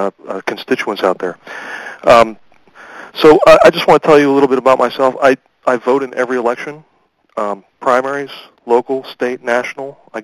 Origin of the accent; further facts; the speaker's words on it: Wilkinsburg, Pennsylvania, United States; I'm from Wilkinsburg